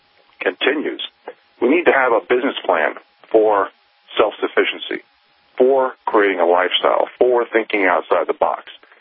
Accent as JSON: {"language": "English", "town": "New York City", "region": "New York", "country": "United States", "tie": "born or raised there", "lives_now": "Montana, United States", "said": "I grew up in the metropolitan area of New York City. I was born in Jamaica, Queens."}